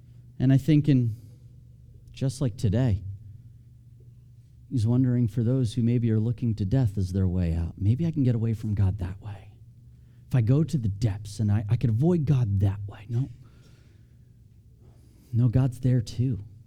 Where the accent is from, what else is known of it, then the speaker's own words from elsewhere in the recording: New Jersey, United States; I think about this from growing up near the Jersey Shore going often.